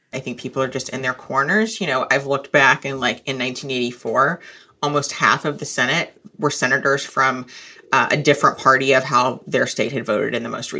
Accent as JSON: {"language": "English", "region": "Tennessee", "country": "United States", "said": "I'm from Tennessee originally."}